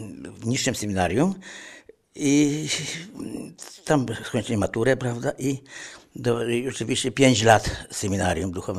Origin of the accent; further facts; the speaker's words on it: Lesser Poland, Poland; now in Starogard Gdański, Poland; Obecnie zamieszkuję w Starogardzie, ale ja pochodzę z diecezji tarnowskiej, dawniej jeszcze